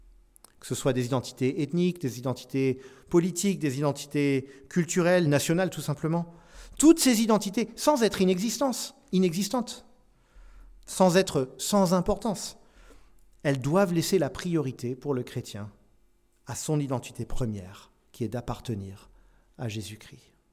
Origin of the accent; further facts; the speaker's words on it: France; also born or lived in United States; Je suis français et américain depuis ma naissance, j'ai les deux passeports. Mais quand je vais aux États-Unis, je ne suis pas totalement de là-bas. Le contraire est un peu moins vrai, car j'ai ici, parce que j'ai vécu la grande majorité de ma vie en France